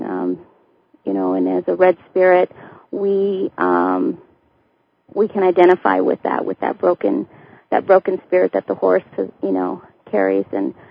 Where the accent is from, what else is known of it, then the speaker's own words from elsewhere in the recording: Southwest, United States; now in Albuquerque, United States; I'm from the Southwest, and right now we're located in Albuquerque, New Mexico.